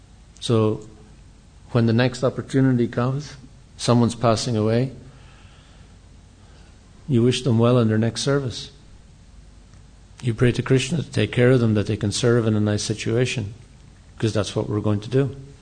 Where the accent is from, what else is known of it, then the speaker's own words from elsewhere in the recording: Ireland; you know, we're English, or I'm Irish, as some of you are Indian